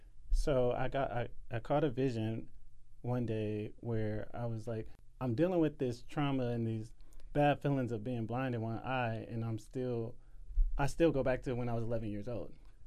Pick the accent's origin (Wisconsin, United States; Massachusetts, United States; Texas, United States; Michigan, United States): Wisconsin, United States; Milwaukee; I grew up in Milwaukee, Wisconsin, ironically in the Sherman Park area. I had a pretty good childhood